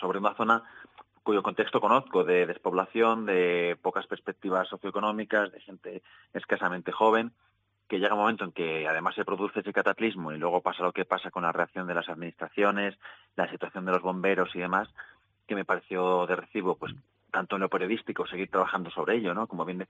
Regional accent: Valladolid, Castile and León, Spain; Sí, pues yo soy de Valladolid

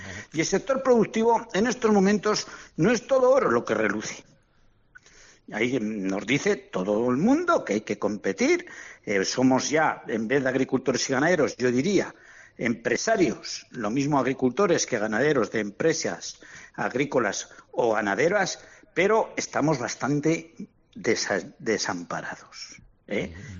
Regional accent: Sesma, Navarre, Spain; de mi pueblo, de SESMA. Un pueblo sin futuro, un pueblo de toda vida sin secano.

